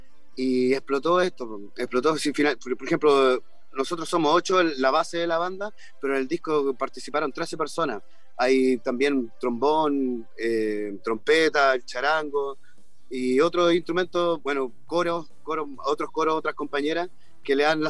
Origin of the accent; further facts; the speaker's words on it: Conchalí, Santiago Metropolitan Region, Chile; nosotros venimos de un barrio, somos de Conchalí, venimos de barrio de clase media, baja